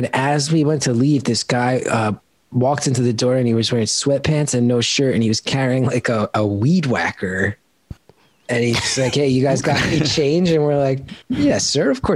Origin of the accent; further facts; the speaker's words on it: New Jersey, United States; I call it Taylor Ham because I'm from North Jersey.